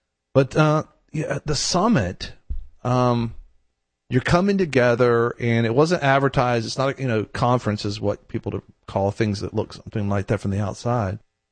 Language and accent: English; Houston, Texas, United States; I'm from Houston, Texas.